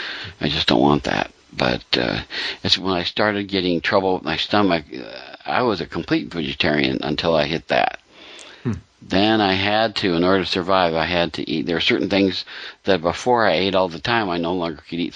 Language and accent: English; Pennsylvania, United States; remind me a lot of where I grew up in Pennsylvania.